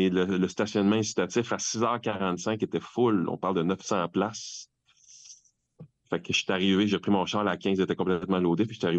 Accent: Sainte-Anne-des-Plaines, Quebec, Canada; moi, je viens de Saint-Anne-des-Plaines, donc à côté de Sainte-Thérèse.

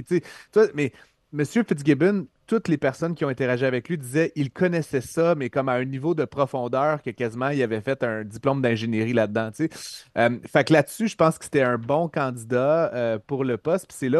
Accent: Quebec, Canada; moi, en tant que Québécois

